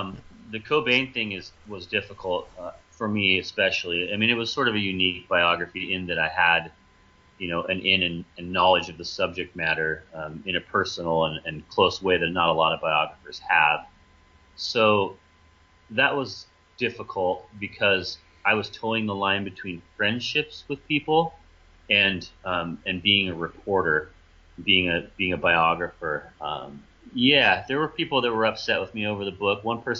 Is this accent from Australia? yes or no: no; Aberdeen, Washington, United States; I grew up in Aberdeen, Washington, graduated high school with Kurt's sister, and Kurt and I became friends in high school. Kind of another strange, you know, small town, everybody knows everybody else scenario.